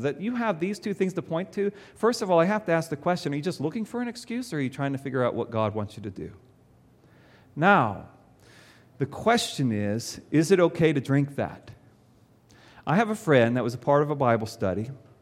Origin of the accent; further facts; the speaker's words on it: Dayton, Ohio, United States; now in Pittsburgh, United States; I grew up in Dayton, Ohio. And there is alcohol there, and people do drink there. But I never knew the obsession with alcohol until I moved to Pittsburgh.